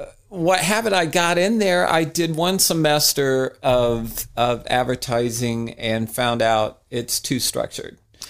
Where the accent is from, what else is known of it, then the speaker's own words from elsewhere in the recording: Kansas City, Kansas, United States; also born or lived in Missouri; Yes, yes. I've always lived in Kansas City and was born in Kansas City, Kansas, in Wyandotte County.